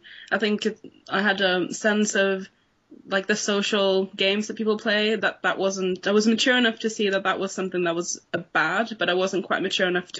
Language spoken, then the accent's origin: English; Vittua, Sweden; I'm Swedish. I was born in Sweden in a little village called Vittua, which is a little place of about 2,500 people or so in the woods with some lakes dotted around. It's very beautiful there.